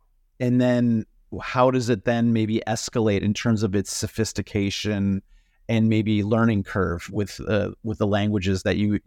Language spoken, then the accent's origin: English; England, United Kingdom; as an English, you know, person